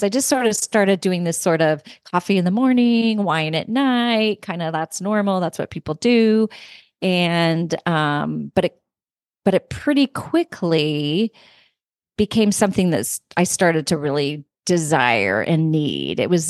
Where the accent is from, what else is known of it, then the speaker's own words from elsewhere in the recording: California, United States; born there; now in Connecticut, United States; I am in Connecticut, but I am from California. So I started out born in California, now living in Connecticut all the way across the entire country.